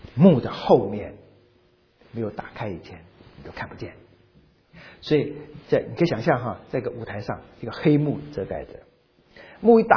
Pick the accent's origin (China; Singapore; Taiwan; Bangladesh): China; 在我们中国人的概念呢，可能神的儿子看你怎么说了啊，我们不觉得这有什么特别